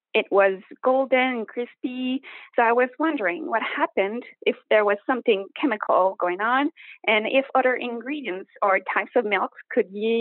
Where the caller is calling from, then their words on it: Montreal, Quebec, Canada; I'm calling from Montreal, Quebec, Canada.